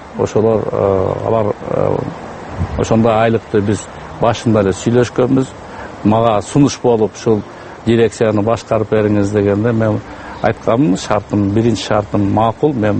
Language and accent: Kyrgyz; Osh, Osh Region, Kyrgyzstan; Ош шаарында мен ушул жерде чоңойгонмун, баардыгы тааныш.